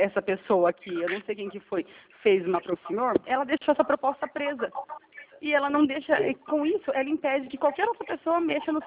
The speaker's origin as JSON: {"language": "Portuguese", "town": "São Roque", "region": "São Paulo", "country": "Brazil", "said": "Eu sou aqui de São Roque também."}